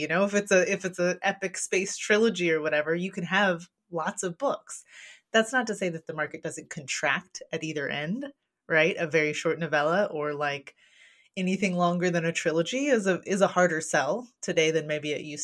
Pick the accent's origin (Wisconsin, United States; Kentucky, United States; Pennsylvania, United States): Kentucky, United States; because I'm from Western Kentucky.